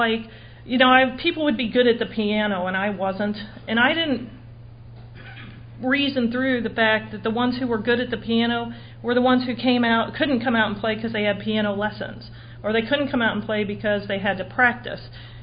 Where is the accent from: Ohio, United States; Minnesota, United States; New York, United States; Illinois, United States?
Ohio, United States; Oxford; I grew up in Oxford, Ohio, where that's Miami of Ohio.